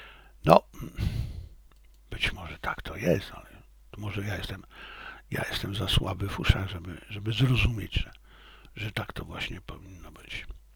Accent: China; no to ja, będąc Chińczykiem, nie mogę przejść koło tego obojętnie

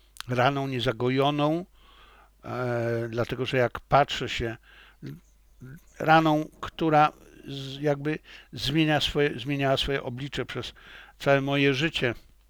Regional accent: Silesian Voivodeship, Poland; also born or lived in Lviv / Warsaw; Ponieważ ja byłem, jestem i będę Ślązakiem i umrę Ślązakiem. Tak jak byłem, jestem i będę Lwowiakiem, tak jak byłem, jestem i będę chłopem.

